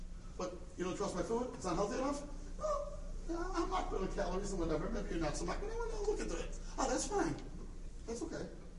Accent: United States; I grew up in America. I know what it is.

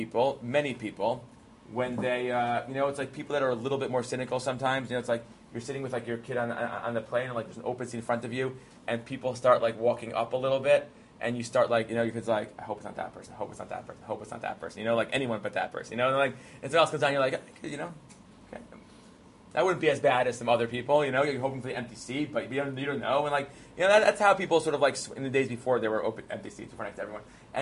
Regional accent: Bridgeport, Connecticut, United States; I grew up in Bridgeport, Connecticut with your father.

